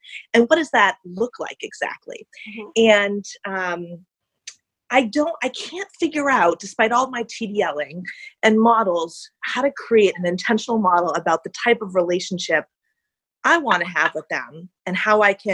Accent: United States; And the reason they don't like me is because I'm American.

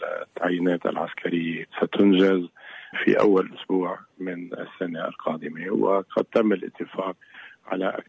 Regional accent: Lebanon; ونحن علينا كلبنانيين

